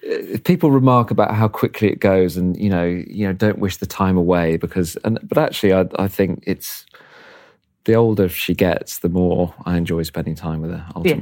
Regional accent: East Midlands, United Kingdom; So I grew up in Leicestershire. So fair way away, broadly speaking.

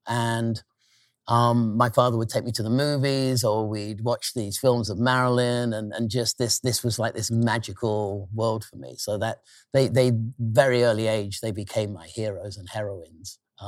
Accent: England, United Kingdom; I think growing up in Northern England, there wasn't a lot of optimism. In sort of like, I was a teenager in the 70s there, but sort of growing up in the 60s, 70s

